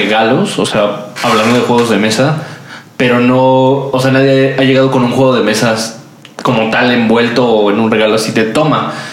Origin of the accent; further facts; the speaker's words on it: Mexico; tenías un pretexto como buen mexicano para hacer una reunión.